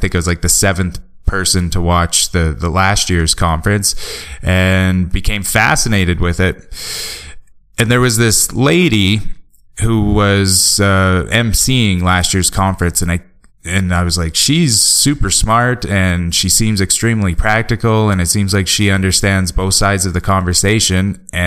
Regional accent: Canada; I'm Canadian, so forgive me.

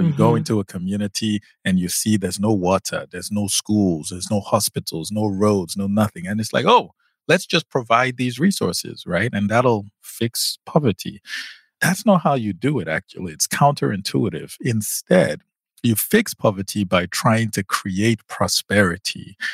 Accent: Nigeria; Well, you know, I mean, I'm also

